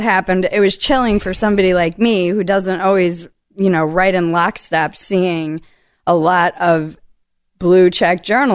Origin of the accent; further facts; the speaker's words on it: East Coast, United States; born there; I was born on the East Coast. I moved every year and a half.